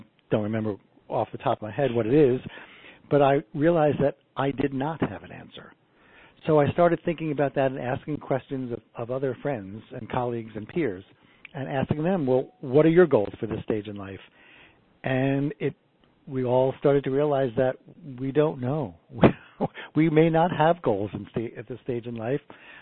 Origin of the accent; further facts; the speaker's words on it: New York, United States; I grew up in New York. It was everything was crowded.